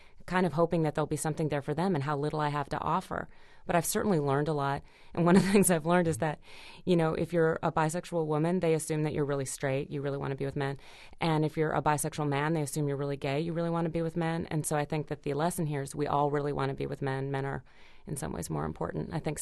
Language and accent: English; Fargo, North Dakota, United States; And I'm from Fargo, North Dakota